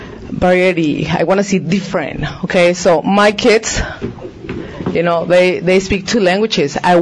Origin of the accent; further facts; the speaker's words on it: California, United States; English is a second language; I'm from Island Empire.